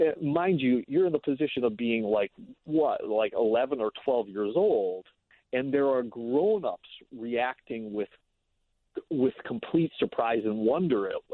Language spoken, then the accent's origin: English; Milwaukee, Wisconsin, United States; there was a magic shop about 20 miles away from where I grew up in Milwaukee.